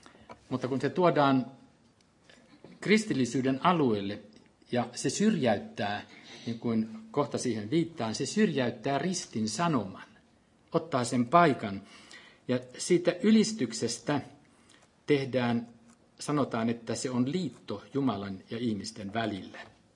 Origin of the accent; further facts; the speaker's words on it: Canada; Itse olen kanadalainen ja Kanadan poikia, ja Toronto tuli tutuksi monella tavalla minulle vuosien varrella